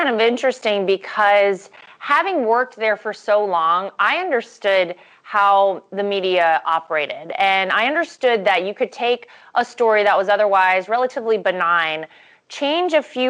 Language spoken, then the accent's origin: English; Wilmington, North Carolina, United States; Yeah, well, I grew up in North Carolina, southeastern North Carolina. I'm from a town called Wilmington.